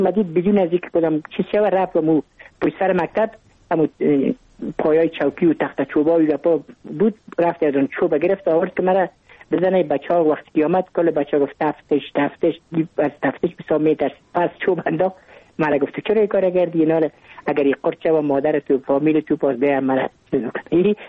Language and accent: Persian; Kabul, Afghanistan; من متولد کابل هستم، در نای اول کابل تولد شدیم.